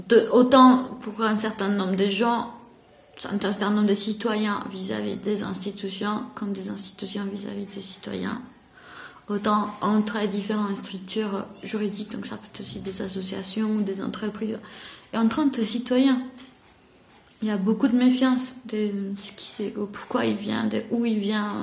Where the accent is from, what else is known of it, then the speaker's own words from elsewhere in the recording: Bogotá, Colombia; now in France; j'ai 32 ans, bientôt 33. Je suis née et grandie en Colombie, dans la capitale, Bogota.